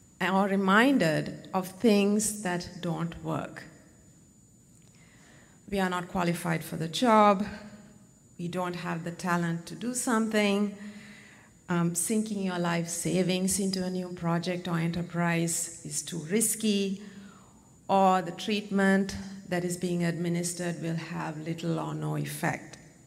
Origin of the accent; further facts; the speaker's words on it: Sri Lanka; halfway across the world in my home country of Sri Lanka